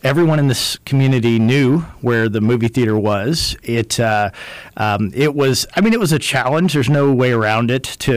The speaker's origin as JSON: {"language": "English", "town": "Indianapolis", "region": "Indiana", "country": "United States", "lives_now": "Fairbanks, United States", "said": "but I came from Indianapolis, Indiana, so I was a transplant"}